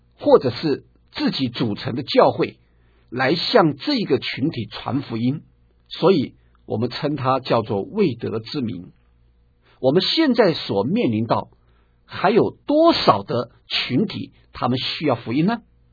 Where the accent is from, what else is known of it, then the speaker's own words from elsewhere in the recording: China; 我们中国人在谈到战争的时候，我们常常提到一句话